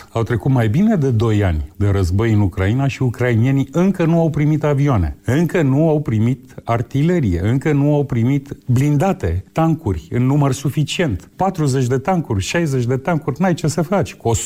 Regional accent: Romania; Pentru noi ca europeni, pentru noi ca români, cel mai important dosar este cel de lângă frontierele noastre.

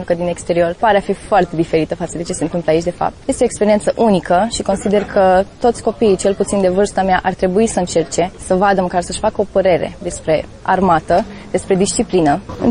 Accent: Hunedoara, Hunedoara County, Romania; Sunt cursant rezervist, după jurământ soldat, sunt din Hunedoara, am 25 de ani.

